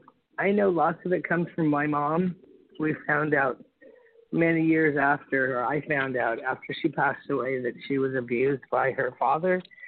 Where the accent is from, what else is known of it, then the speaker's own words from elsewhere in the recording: Canada; we're from Canada, and in Canada, my parents moved in with, oh my goodness, really? My parents moved in with my father's brother